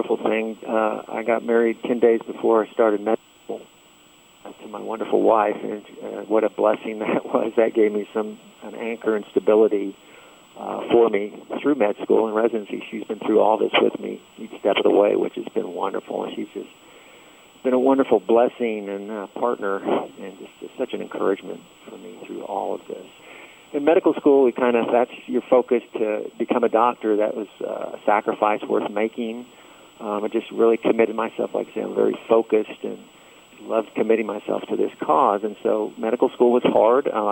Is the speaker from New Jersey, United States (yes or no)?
no; Florida, United States; As I grew up in South Florida, I loved skin diving in the ocean